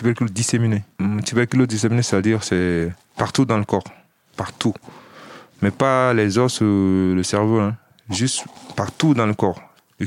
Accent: Mali; moved away as an adult; now in Villetaneuse, France; j'ai 32 ans et je viens du Mali. Du Mali, je suis passé par l'Algérie, la Libye et l'Italie. Et je suis venu à Villetaneuse

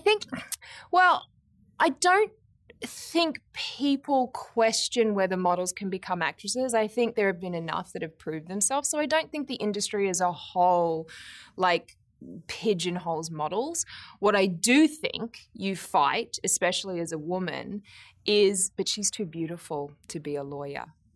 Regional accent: Brisbane, Queensland, Australia; I grew up in Brisbane in Australia.

